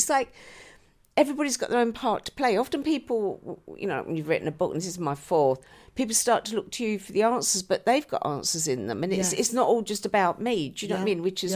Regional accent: London, United Kingdom; Notting Hill, Ladbroke Grove. But my nan was in the East End and she read the tea leaves.

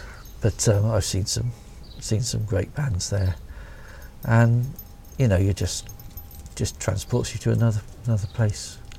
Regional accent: Bristol, South West England, United Kingdom; accent: Bristolian; So yeah, I am from Bristol, born and bred. But I've always lived on the outskirts, because we're in South Gloucestershire at the moment.

